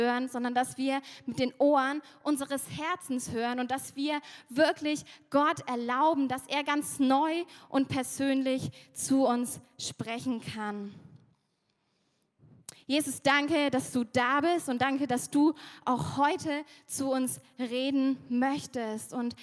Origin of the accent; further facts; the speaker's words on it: Germany; Zumindest wissen wir das als Deutsche.